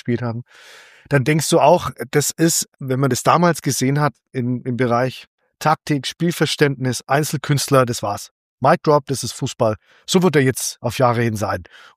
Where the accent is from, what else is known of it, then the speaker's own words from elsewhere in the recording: Fürth, Bavaria, Germany; aus meiner Heimatstadt Fürth